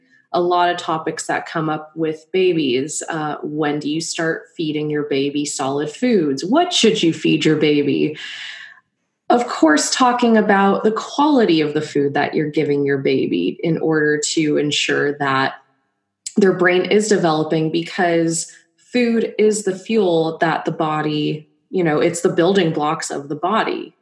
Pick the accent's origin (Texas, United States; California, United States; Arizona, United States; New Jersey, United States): California, United States; Los Angeles; growing up in Los Angeles in the 90s, being vegan is not like what it is today